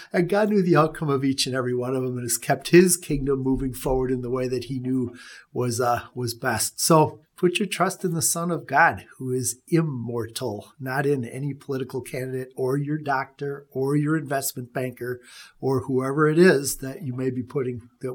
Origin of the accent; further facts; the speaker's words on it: United States; I am an American citizen. I'm very thankful I'm an American citizen. I've had a chance to travel to some other countries. I like living here.